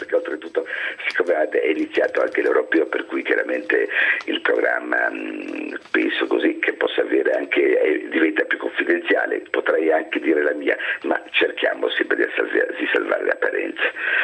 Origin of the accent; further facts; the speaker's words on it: Genoa, Liguria, Italy; cioè io sono di Genova, cioè sono ligure